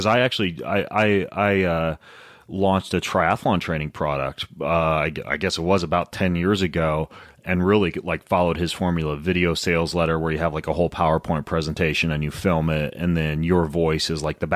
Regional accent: Idaho, United States; I'm an Idaho boy. I'm an Idaho boy. So I had to step up in life because I started in the panhandle.

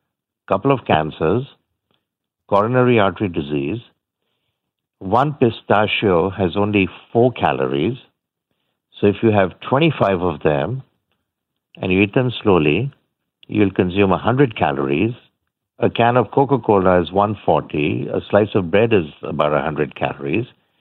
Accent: India; I remember growing up in India, my grandparents always gave me almonds

